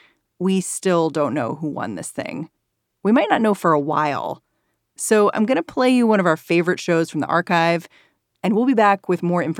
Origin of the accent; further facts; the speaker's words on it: Maryland, United States; I mean, it's funny because I grew up in Maryland. I saw those license plates.